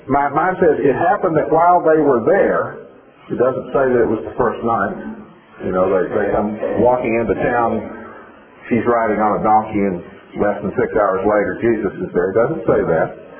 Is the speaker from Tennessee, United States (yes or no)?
yes; Jefferson City, Tennessee, United States; Tuesday of this week, I drove to my hometown, Jefferson City in Tennessee.